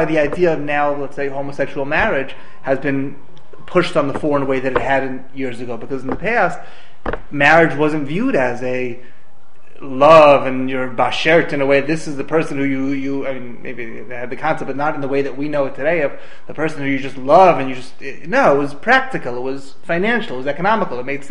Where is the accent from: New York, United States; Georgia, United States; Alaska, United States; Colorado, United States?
New York, United States; moved away as an adult; now in Israel; I grew up in New York, went to YU, made Aliyah 7 years ago, roughly.